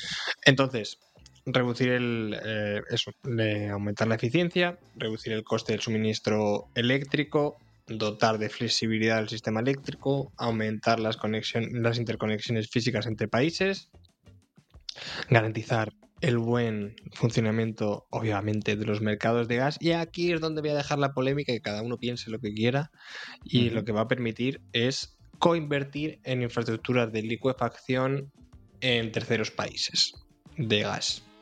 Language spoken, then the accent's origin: Spanish; Alcázar de San Juan, Castilla-La Mancha, Spain; Bueno, en mi pueblo el carnaval es en Navidad, o sea, yo tengo doble carnaval. Alcázar de San Juan, nudo ferroviario y Villa Imperial Romana, eso es.